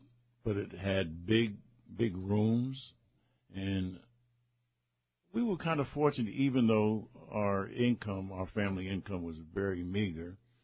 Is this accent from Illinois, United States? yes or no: no; Nyack, New York, United States; we had a community center in the black community, Nyack, where we had entertainment, dances, and parties there.